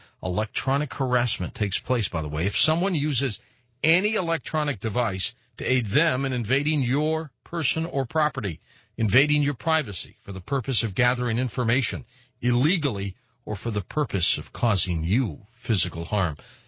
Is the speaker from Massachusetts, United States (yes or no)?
no; St. Louis, Missouri, United States; I know, for example, in my hometown of St. Louis, they've now got cameras by traffic lights